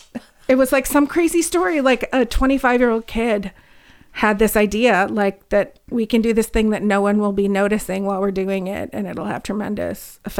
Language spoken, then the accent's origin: English; Monona, Wisconsin, United States; From a city called Monona, which is basically landlocked by Madison. Wisconsin.